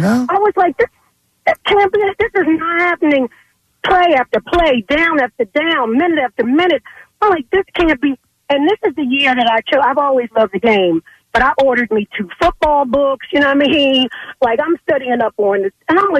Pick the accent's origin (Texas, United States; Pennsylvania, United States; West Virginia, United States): Pennsylvania, United States; Philadelphia; But you know, born and raised in North Philly.